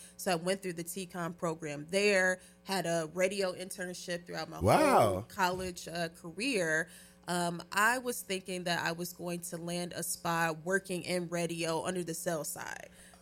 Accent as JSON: {"language": "English", "town": "Indianapolis", "region": "Indiana", "country": "United States", "said": "I'm originally from Indianapolis."}